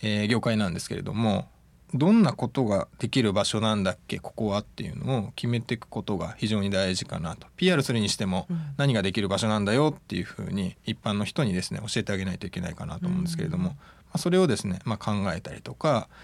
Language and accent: Japanese; Saitama, Japan; 僕の地元埼玉なんですけど、埼玉の埼玉市ってとこなんですけど、もっと郊外でこうベッドタウンみたいな感じなんですよ、